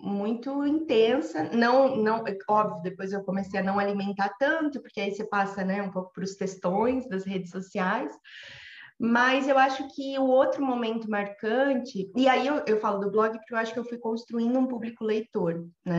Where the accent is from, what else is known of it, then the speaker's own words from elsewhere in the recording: Santa Catarina, Brazil; now in São Paulo, Brazil; E aí eu moro em São Paulo, sou de Santa Catarina, moro em São Paulo há 11 anos já